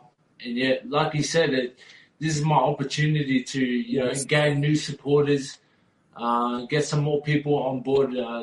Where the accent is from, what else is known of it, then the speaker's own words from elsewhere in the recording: Australia; I was born and raised in Australia